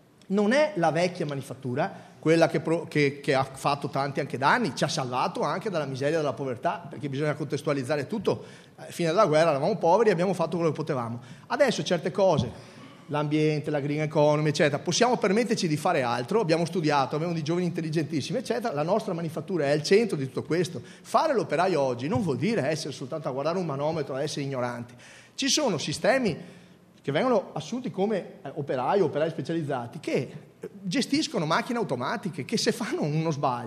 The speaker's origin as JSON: {"language": "Italian", "town": "Venice", "region": "Veneto", "country": "Italy", "said": "Io sono di Venezia"}